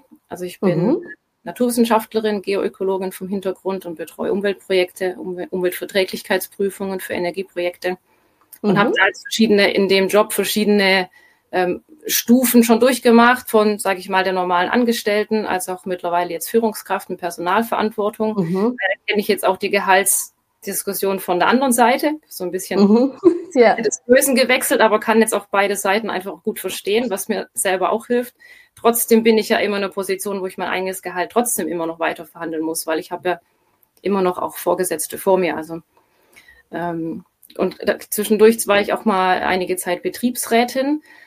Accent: Stuttgart, Baden-Württemberg, Germany; ich komme aus Stuttgart, bin knapp 42 Jahre alt

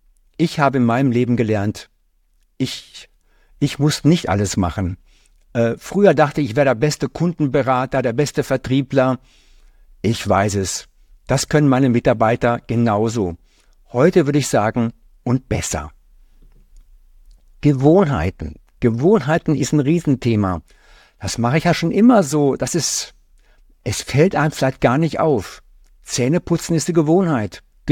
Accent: North Rhine-Westphalia, Germany; ich komme gebürtig aus dem Sauerland. Ich wohne jetzt in Bayern.

